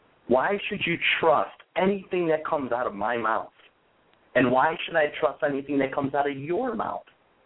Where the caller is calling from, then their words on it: New York, United States; I'm out of New York.